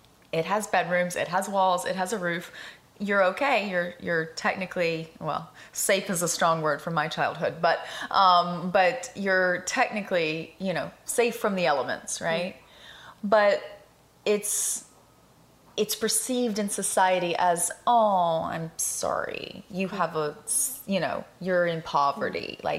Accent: United States; I was from America. I was from the country of freedom, and I'm walking around in a prison in my own mind.

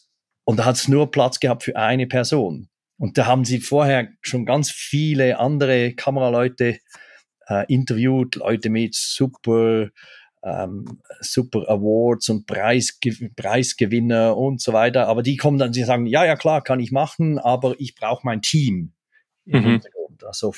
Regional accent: Switzerland; ich komme da aus der Schweiz, da ist alles immer schön sicher.

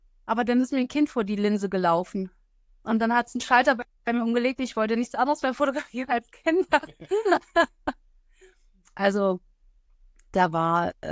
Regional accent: Falkensee, Brandenburg, Germany; ich komme aus Falkensee bei Berlin.

